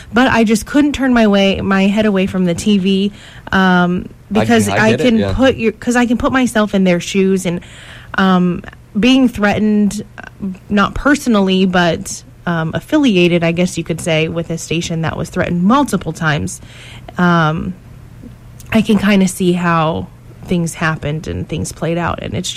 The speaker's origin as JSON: {"language": "English", "country": "United States", "said": "I am American, but I just don't care for them."}